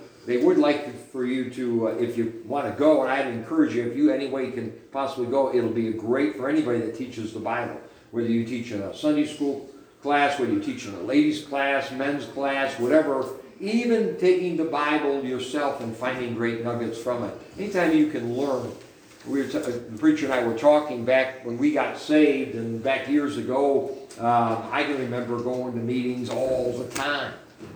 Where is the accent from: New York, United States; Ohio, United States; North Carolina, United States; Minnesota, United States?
New York, United States; Marion; now in Palmyra, United States; We came back to our hometown, Palmyra. Actually, Marion's my hometown. We started the church in Palmyra back in 1980